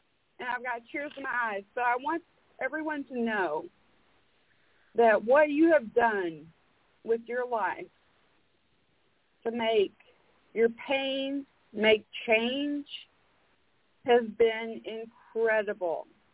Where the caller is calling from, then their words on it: Arkansas, United States; Arkansas.